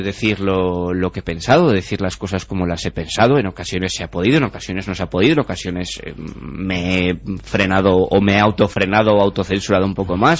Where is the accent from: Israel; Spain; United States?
Spain; Tudela, Navarre; al fin y al cabo somos todos personas de Tudela, somos compañeros